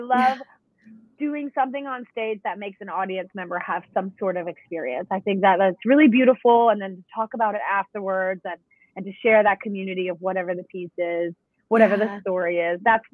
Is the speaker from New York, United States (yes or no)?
no; Mississippi, United States; I'm from Mississippi, so the dance training in my town was not amazing, but we got to do all different types of dance